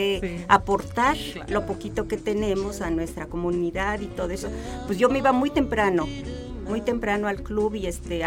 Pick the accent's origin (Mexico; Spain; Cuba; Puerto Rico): Mexico; Oaxaca; also born or lived in Mexico City; now in San Luis Potosí, Mexico; Bueno, yo soy originaria de Oaxaca.